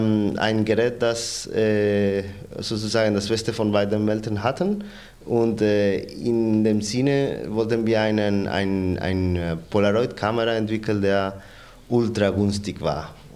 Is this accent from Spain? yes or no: yes; Spain; German is a second language; now in Berlin, Germany; ich komme aus Spanien ursprünglich, wohne seit 6 Jahren in Berlin.